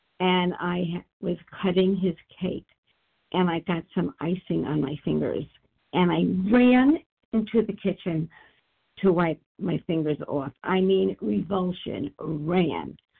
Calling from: Florida, United States; I am calling from Florida.

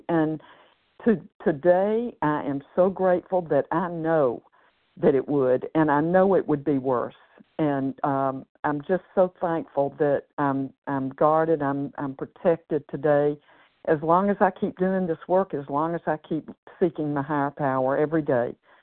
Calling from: Tennessee, United States; also from Tennessee.

